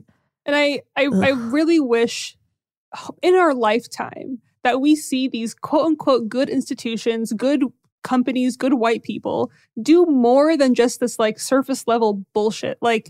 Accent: Syria; that, when people meet me and one, they figure out I'm Middle Eastern, especially if they figure out I'm from Syria.

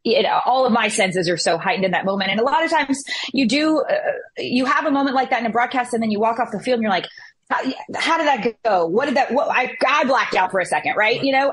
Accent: Baton Rouge, Louisiana, United States; an hour from where I grew up in Baton Rouge, Louisiana.

